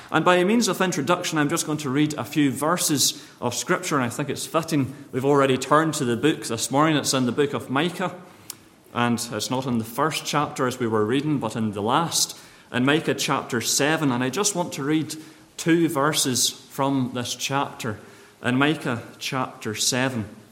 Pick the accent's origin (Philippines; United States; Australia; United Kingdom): United Kingdom; London; born there; also born or lived in Northern Ireland; I was born in London.